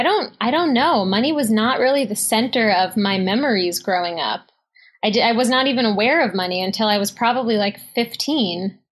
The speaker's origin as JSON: {"language": "English", "town": "Manhattan", "region": "New York", "country": "United States", "tie": "born or raised there", "said": "I grew up in Manhattan."}